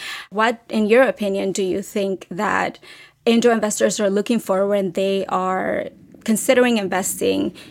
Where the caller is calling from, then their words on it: New York City, New York, United States; I'm calling from New York City